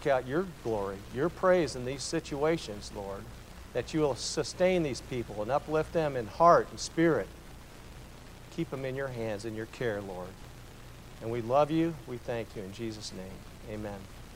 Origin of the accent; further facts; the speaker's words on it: Des Moines, Iowa, United States; I was raised in Little Jerusalem in Des Moines, Iowa. I attended synagogue every so often up the street.